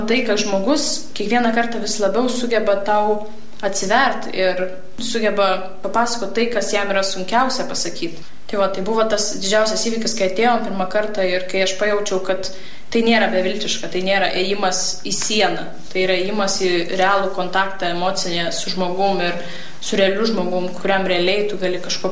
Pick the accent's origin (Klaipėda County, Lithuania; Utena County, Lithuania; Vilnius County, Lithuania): Vilnius County, Lithuania; Vilnius; aš esu iš Vilniaus